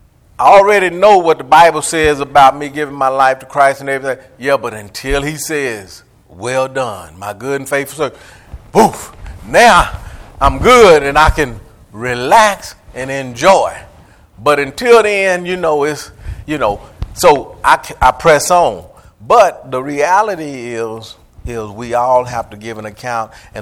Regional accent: Tulsa, Oklahoma, United States; also born or lived in Georgia; I grew up in Tulsa over on the north side, and I left here and moved to Georgia for 30 years

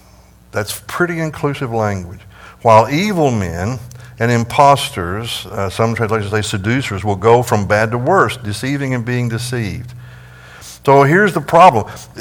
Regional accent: United States; If I'd been raised in China, I would know that this is a life-threatening decision I'm making. But I was raised in America, one nation under God

